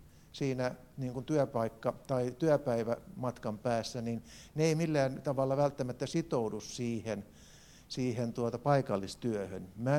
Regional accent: Tampere, Pirkanmaa, Finland; mä asun Pispalassa, mä oon pispalalainen, mutta tamperelaiseksi mua ei ole hyväksytty, koska tamperelaiset väittää, että mä oon turkulainen, vaikka mä olekaan turkulainen.

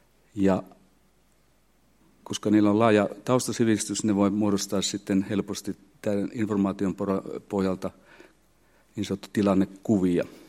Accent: Saarijärvi, Central Finland, Finland; olen syntynyt ja käynyt koulun Saarijärvellä. Terveisiä vaan sinne Saarijärvelle.

